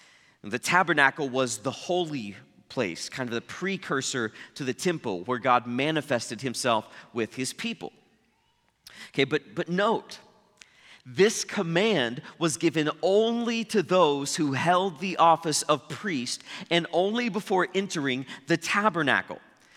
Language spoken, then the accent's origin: English; Ponca City, Oklahoma, United States; That's roughly a walk from here to my hometown of Ponca City in north central Oklahoma.